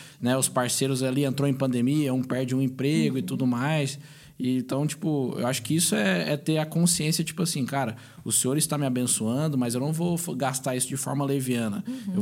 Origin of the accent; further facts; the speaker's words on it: Goiânia, Goiás, Brazil; Eu sou de Goiânia, né? Morei anos em Goiânia, vim para cá e permaneci aqui como missionário.